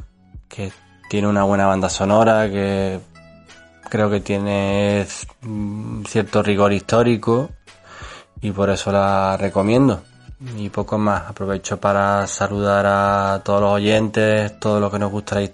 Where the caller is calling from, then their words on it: Alcalá de Guadaíra, Andalusia, Spain; de Alcalá de Guadaira, Sevilla